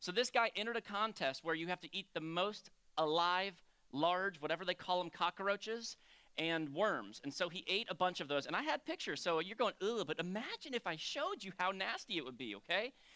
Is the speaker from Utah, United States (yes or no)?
no; Florida, United States; I grew up in South Florida. That's where Jerusha and I met.